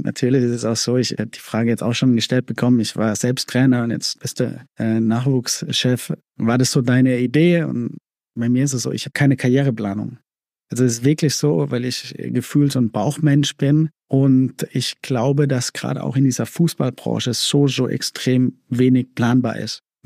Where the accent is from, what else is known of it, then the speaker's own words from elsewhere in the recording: Heidelberg, Baden-Württemberg, Germany; Also ich komme aus Heidelberg